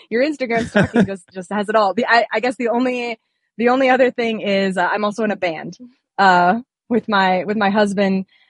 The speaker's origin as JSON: {"language": "English", "town": "Akron", "region": "Ohio", "country": "United States", "said": "So I'm originally from Akron, Ohio, home of LeBron James. And I actually went to his rival Catholic high school."}